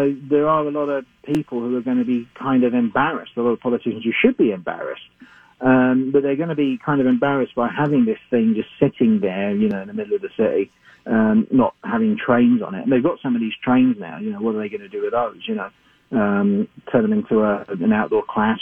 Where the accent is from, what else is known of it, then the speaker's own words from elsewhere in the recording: London, United Kingdom; accent: London; moved away as an adult; now in St. Paul, United States; I'm from London, you know, hence the accent. I spent most of my life there. I moved here coming up to 6 years ago.